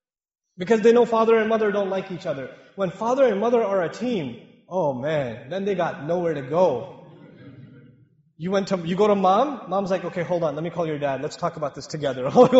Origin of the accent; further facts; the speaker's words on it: Pakistan; Where I'm originally from Pakistan.